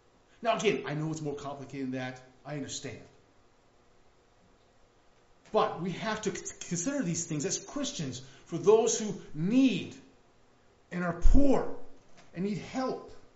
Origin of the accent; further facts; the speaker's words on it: United States; I'm as American as anybody, really. I mean, look at me, blonde hair, blue eyes, 6'3". I'm American, right?